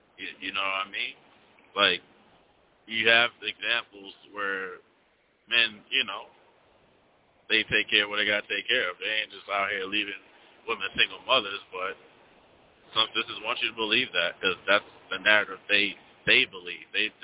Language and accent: English; New York City, New York, United States; and I'm originally from New York City.